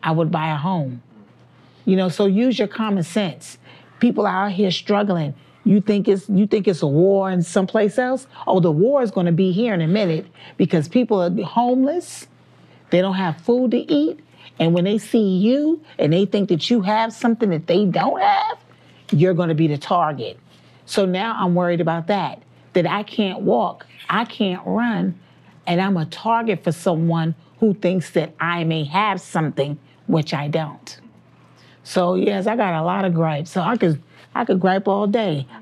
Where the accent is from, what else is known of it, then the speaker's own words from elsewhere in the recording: New York City, New York, United States; I'm originally from New York City.